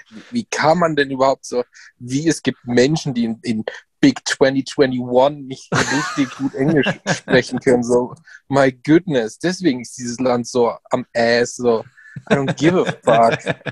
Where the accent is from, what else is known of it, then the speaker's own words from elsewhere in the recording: Germany; first language German; Ich bin Deutscher, ja.